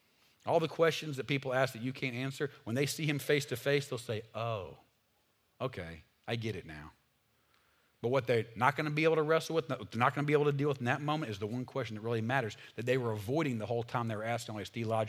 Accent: the South, United States; I grew up around the South in America, and I know who Jesus is

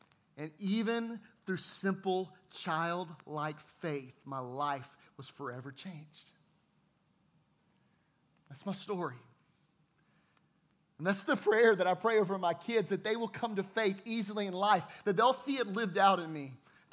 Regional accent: Fort Worth, Texas, United States; I grew up in Fort Worth, Texas. My dad was a pastor.

